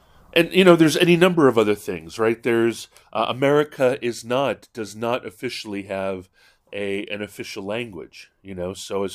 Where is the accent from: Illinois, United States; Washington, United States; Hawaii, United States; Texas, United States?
Hawaii, United States; But I think that's because I grew up in Hawaii, and in Hawaii, it's always, we don't even call people Asians.